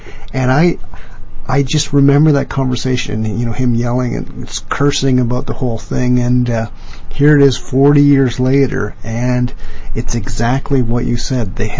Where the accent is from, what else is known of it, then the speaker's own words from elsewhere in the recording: Vancouver, British Columbia, Canada; I grew up in Vancouver